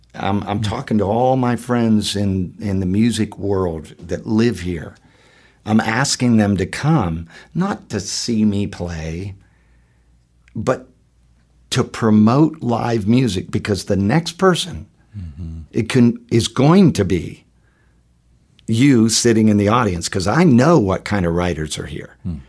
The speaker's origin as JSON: {"language": "English", "town": "Pittsburgh", "region": "Pennsylvania", "country": "United States", "tie": "born or raised there", "said": "I was born raised in Pittsburgh, came down here to go to school, and loved the town."}